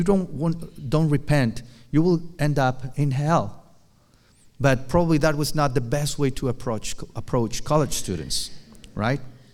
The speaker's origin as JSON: {"language": "English", "town": "Tijuana", "region": "Baja California", "country": "Mexico", "tie": "born or raised there", "said": "So I grew up in Tijuana, and we didn't have cable TV, so I used to watch some of the American shows in my TV."}